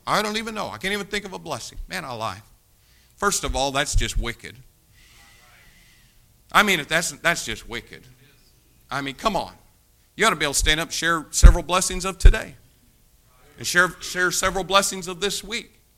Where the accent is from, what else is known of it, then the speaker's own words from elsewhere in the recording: United States; I'm going to thank God I'm an American